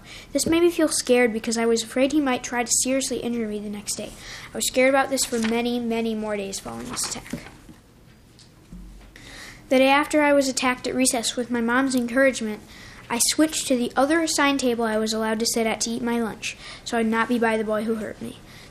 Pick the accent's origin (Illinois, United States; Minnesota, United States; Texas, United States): Minnesota, United States; Forest Lake; I'm from Forest Lake.